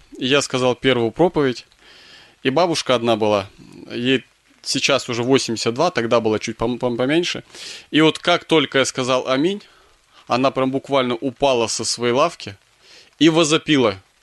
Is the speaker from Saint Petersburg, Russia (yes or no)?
no; Surgut, Khanty-Mansi Autonomous Okrug, Russia; now in Balakovo, Russia; Родом я из Сургута. Сургут, Ханты-Мансийский округ, Тюменская область, с севера. И приблизительно, по-моему, в 2008 году братья так определили, мы переехали с семьей на служение в город Балаково, в Саратовскую область.